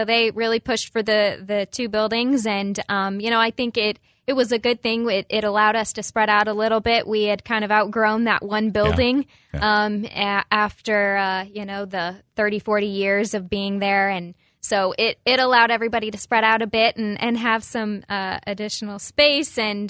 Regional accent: Galesburg, Illinois, United States; Born and raised in Galesburg, and I graduated JHS in 2010 and went to Illinois Wesleyan for 4 years. And right after graduating, returned home

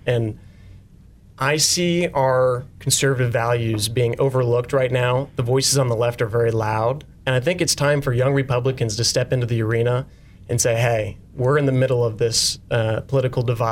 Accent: Bushnell, Illinois, United States; also born or lived in Macomb; So I was born in Macomb, raised in Bushnell, and now live northwest of Avon. I've got a little homestead-style hobby farm with my wife

